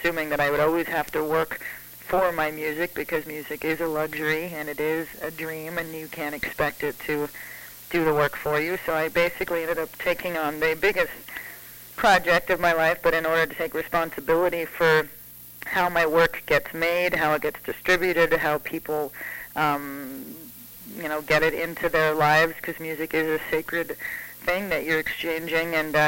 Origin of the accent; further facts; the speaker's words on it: Canada; I'm Canadian and Canadians are raised to think of the world as like an international mosaic and not a melting pot